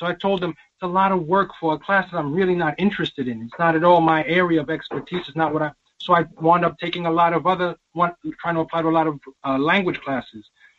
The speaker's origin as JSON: {"language": "English", "region": "New York", "country": "United States", "said": "You know, I'm coming from New York. I wasn't used to being in that type of a situation."}